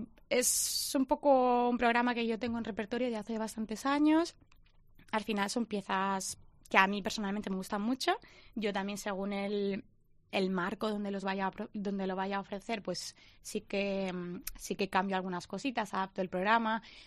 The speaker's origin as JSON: {"language": "Spanish", "region": "Balearic Islands", "country": "Spain", "also_born_or_lived": "Germany", "said": "soy mallorquina, aunque llevo muchísimos años, bueno, he estado muchos años viviendo en Alemania y ahora pues entre Mallorca y Alemania."}